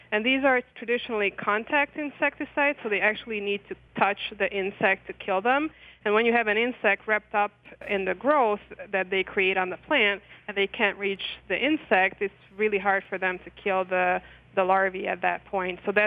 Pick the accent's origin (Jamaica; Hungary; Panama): Hungary; moved away as an adult; I'm from Hungary, and so I studied horticulture in Hungary